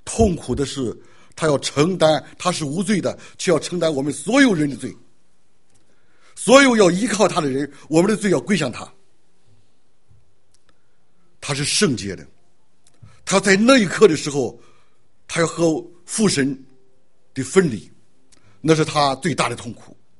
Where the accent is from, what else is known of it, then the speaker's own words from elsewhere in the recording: China; 我们中国人呢有一本书叫叫《西游记》是吧？